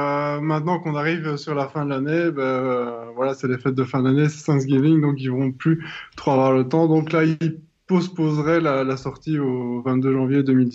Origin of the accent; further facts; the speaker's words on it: Belgium; front-end développeur. J'ai 35 ans. Je viens du sud de la Belgique.